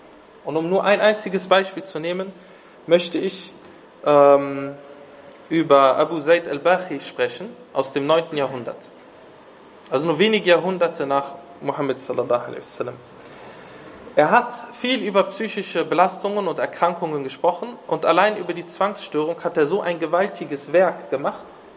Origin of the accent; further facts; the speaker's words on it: Düsseldorf, North Rhine-Westphalia, Germany; Und ich bin eigentlich aus Düsseldorf.